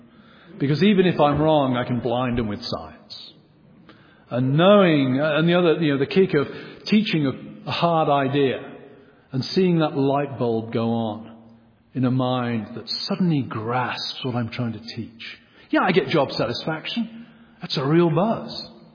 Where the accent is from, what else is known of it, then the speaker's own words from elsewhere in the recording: England, United Kingdom; It's the very opposite of being English in some ways. You know, Englishmen of my generation, the whole point of being English was you never express outwardly that which you feel inwardly.